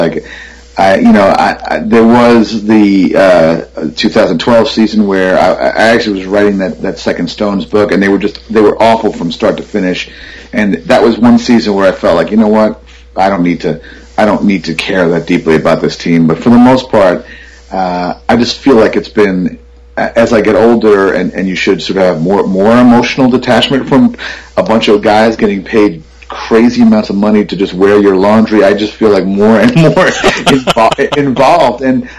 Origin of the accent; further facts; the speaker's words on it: New York, United States; now in Boston, United States; now I really am a Bostonian after being a guy that I thought of himself as a New Yorker transplant.